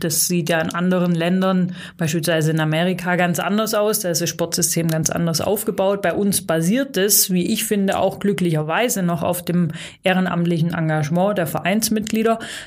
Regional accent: Saxony-Anhalt, Germany; ich komme ursprünglich aus Sachsen-Anhalt

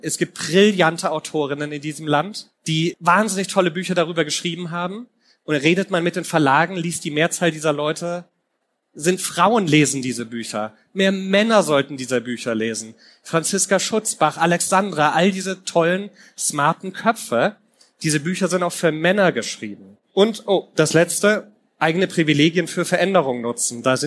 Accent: Bavaria, Germany; Ich bin in Mittelfranken aufgewachsen

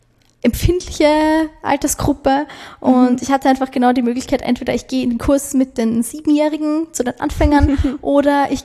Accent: Baden, Lower Austria, Austria; weil ich bin aus Baden, ich wohne in Baden, ich bin sehr gerne in Baden.

